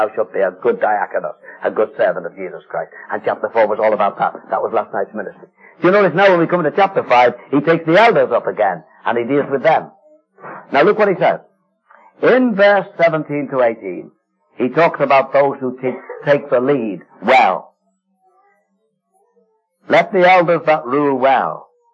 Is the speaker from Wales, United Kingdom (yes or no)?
no; Liverpool, North West England, United Kingdom; in the little Assembly I was brought up in Liverpool